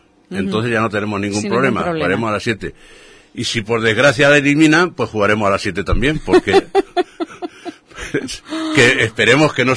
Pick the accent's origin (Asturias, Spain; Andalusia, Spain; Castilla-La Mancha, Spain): Andalusia, Spain; Castellar; en mi pueblo, no, me parieron allí, no puedo decir más. Entonces, bueno, Castellar Ibero es un pueblecito pequeño, tiene 3.000, casi 4.000 habitantes